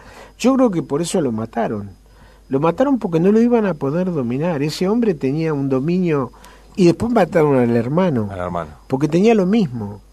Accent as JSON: {"language": "Spanish", "region": "Montevideo", "country": "Uruguay", "said": "yo soy de Uruguay. ¿De qué ciudad de Uruguay? De Montevideo."}